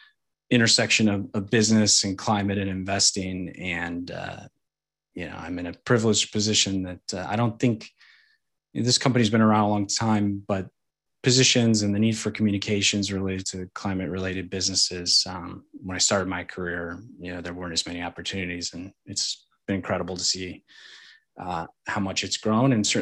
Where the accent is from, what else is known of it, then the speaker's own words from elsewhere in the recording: Oregon, United States; Perhaps it was growing up in Oregon.